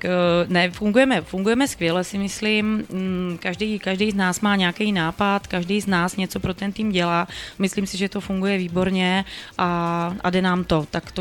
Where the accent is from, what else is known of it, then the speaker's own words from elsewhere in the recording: Olomouc, Olomouc Region, Czechia; tak z Olomouce, já jsem z Olomouce